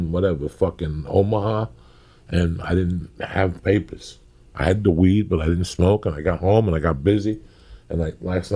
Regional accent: Cuba; See, I'm Cuban. And being Cuban is almost as bad as being fucking Irish.

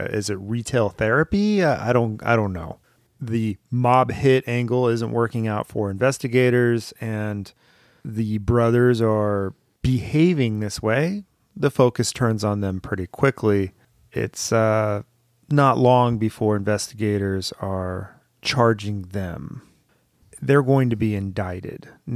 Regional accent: Thousand Oaks, California, United States; They first live in Calabasas, which I grew up in the Thousand Oaks area.

